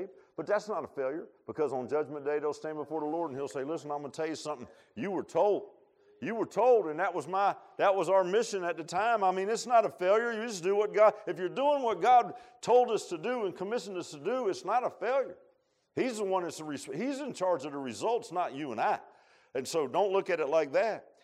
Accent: Virginia Beach, Virginia, United States; remember one time when I was a kid, and I grew up in Virginia Beach, and in the neighborhood, there was a farms fields over

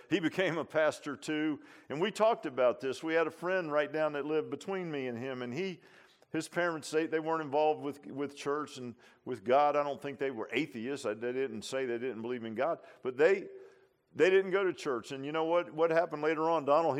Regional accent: Virginia Beach, Virginia, United States; I look back when I grew up in Virginia Beach, and I was thinking about my upbringing.

